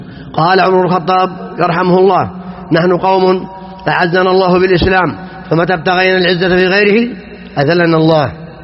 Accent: Saudi Arabia; أننا نعيش في بلادنا المملكة العربية السعودية

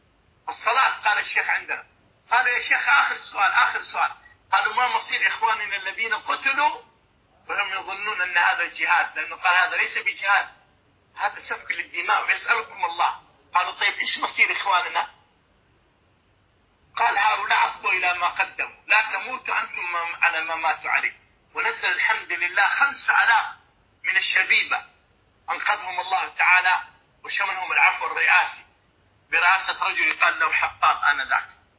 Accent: Saudi Arabia

